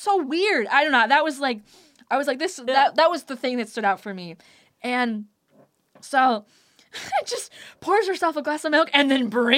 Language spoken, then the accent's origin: English; Wisconsin, United States; No, I'm from Wisconsin, so I... You know, I drink milk occasionally.